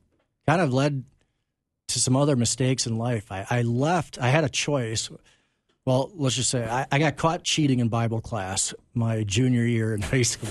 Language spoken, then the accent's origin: English; Woodbury, Minnesota, United States; I grew up in Woodbury.